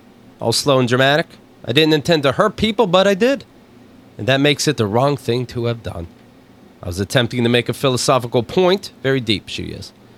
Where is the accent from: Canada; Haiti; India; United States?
Haiti; I didn't even think, even though I'm from Haiti, I didn't think about it until that reissue